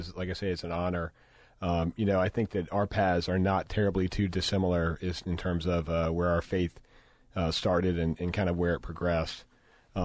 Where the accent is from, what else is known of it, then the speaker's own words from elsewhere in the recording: Richmond, United States; also born or lived in Pittsburgh; And then I grew up in Richmond. And then we moved to Pittsburgh, and I wasn't in Catholic school anymore.